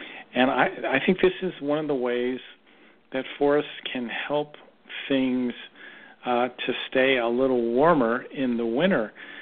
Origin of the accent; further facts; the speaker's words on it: Cincinnati, Ohio, United States; But I grew up in Cincinnati, and I can remember not seeing the forest